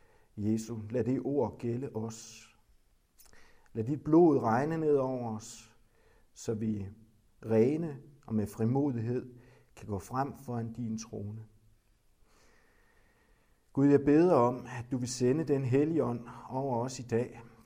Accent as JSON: {"language": "Danish", "region": "Central Denmark Region", "country": "Denmark", "tie": "born or raised there", "accent": "Kronjysk", "said": "på kronjysk, hvor jeg er født og boret i Kronjylland"}